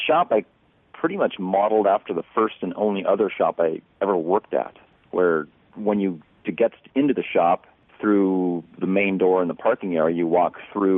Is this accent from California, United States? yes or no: yes; California, United States; also born or lived in Montana; Well, I grew up pretty much after living the first 7 years of my life in Montana. I then pretty much grew up in Southern California.